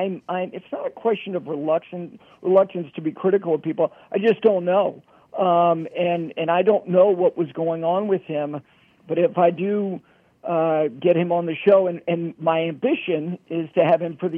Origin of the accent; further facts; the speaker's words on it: New York City, New York, United States; And I'm from New York City, but she walked with my dad.